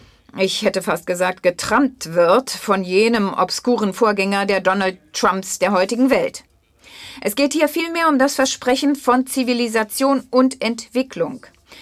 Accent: Colombia; Ich komme aus Kolumbien, Lateinamerika

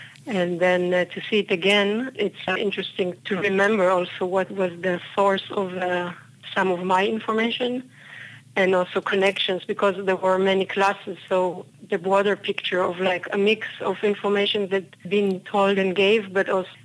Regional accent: Israel; English is a second language; I grew up in Israel and had my school in Israel

